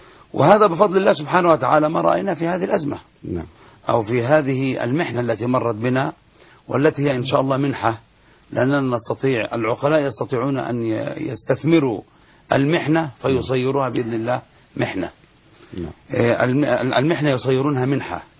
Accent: Egypt; ويوجد من ينفخ في الشيء القليل حتى كما يقال عندنا في مصر حتى تصير الحبة قبة

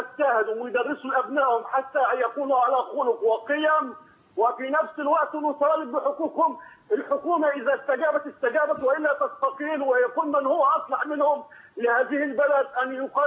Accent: Egypt; وإحنا جميعا كمصريين

